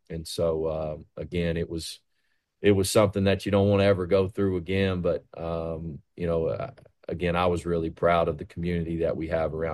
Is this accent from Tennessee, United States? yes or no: yes; Tennessee, United States; And I'm from East Tennessee, had a big impact over there where my family's from.